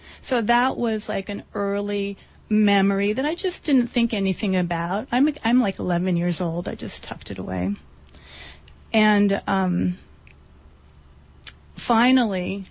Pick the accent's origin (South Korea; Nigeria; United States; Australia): South Korea; And so growing up in South Korea at that time